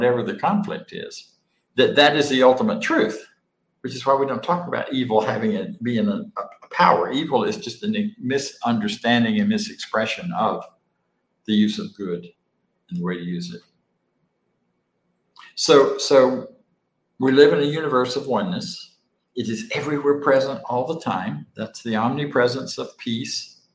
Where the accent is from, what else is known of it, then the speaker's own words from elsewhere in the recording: Florida, United States; I grew up in Florida.